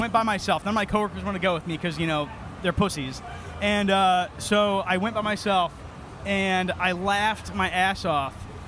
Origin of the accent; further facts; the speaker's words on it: Portland, Oregon, United States; I am originally from Portland, Oregon.